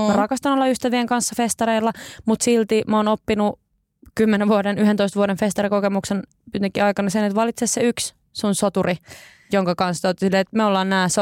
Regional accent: Helsinki, Uusimaa, Finland; koska mä oon helsinkiläinen milleniaali

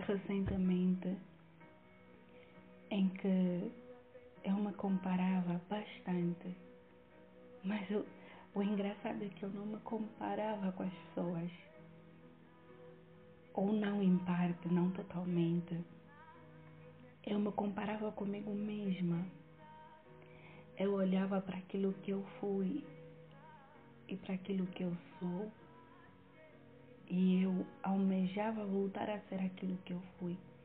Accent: Angola; que eu queria me formar no exterior do país, porque eu sou angolana.

